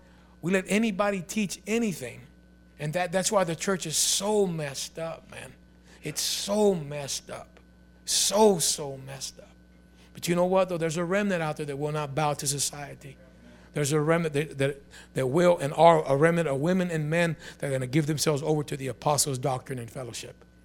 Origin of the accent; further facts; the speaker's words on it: Mexico; English is a second language; I'm a Mexican from Mexico that don't know English.